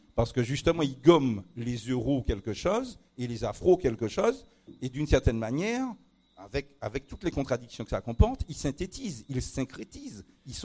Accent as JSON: {"language": "French", "region": "Martinique", "country": "France", "said": "moi je suis martiniquais, dans ma tradition musicale j'ai entendu de la valse créole, de la polka créole, de la mazurka créole"}